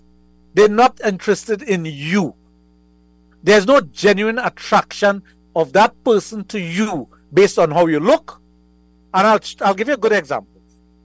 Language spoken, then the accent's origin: English; Sangre Grande, Trinidad & Tobago; We grew up together in Sangre Grande.